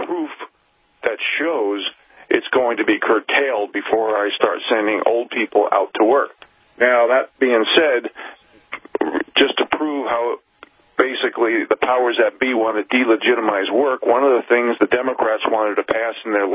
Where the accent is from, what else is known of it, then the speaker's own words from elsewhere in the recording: New York City, New York, United States; born there; now in Montana, United States; Now, I was born in Jamaica, Queens. We're both from Queens. And I lived in the metropolitan area of New York City for 26 years